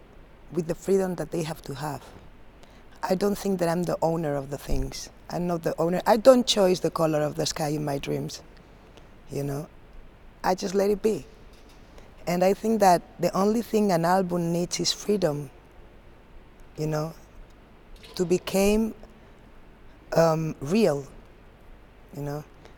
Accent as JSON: {"language": "English", "town": "Palma", "region": "Balearic Islands", "country": "Spain", "second_language": "English", "said": "Well, I come from Mallorca. I was born in Palma de Mallorca."}